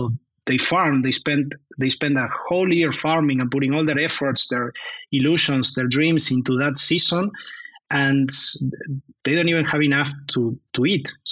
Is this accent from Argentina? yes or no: yes; Argentina; English is a second language; moved away; also born or lived in Germany; I'm originally from Argentina. I have a very thick accent